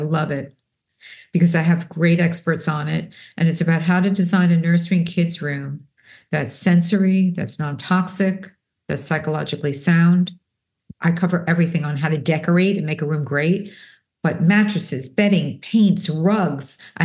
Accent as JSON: {"language": "English", "region": "New York", "country": "United States", "tie": "born or raised there", "said": "I was born and raised in New York, so I have about as much patience as like, I don't have patience."}